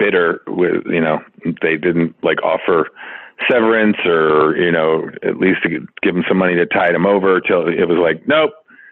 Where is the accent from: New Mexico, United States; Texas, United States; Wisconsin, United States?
New Mexico, United States; Santa Fe; moved away as an adult; also born or lived in Chicago, United States / Los Angeles, United States; Originally Chicago. Lived there till I was 10 and then moved to Santa Fe, New Mexico. Lived there through end of high school. Went to school for 4 years in Ohio. Then moved out to L.A.